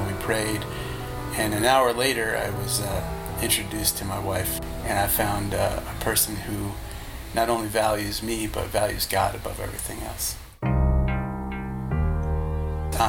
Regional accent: New York, United States; It's our first home because I'm from New York and I've lived in apartments my whole life.

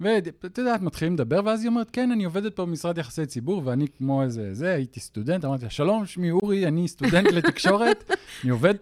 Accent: Ra'anana, Central District, Israel; אני יליד רעננה, גרתי אז ברעננה

